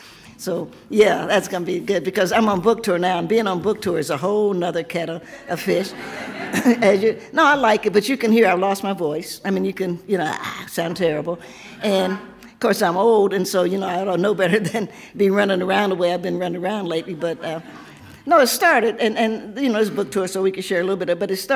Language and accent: English; Knoxville, Tennessee, United States; I'm from Knoxville, Tennessee. I was born there, in the only state in rebellion that didn't have to undergo reconstruction